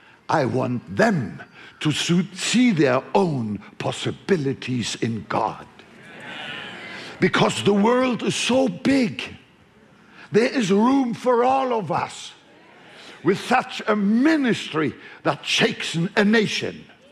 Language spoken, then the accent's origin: English; Hamburg, Germany; also born or lived in Frankfurt; I grew up in North Germany, just north of Hamburg, the city of Hamburg. It's amazing. You know, I grew up in Hamburg. Later on, I lived in Frankfurt. But I'm neither a hamburger nor a Frankfurter.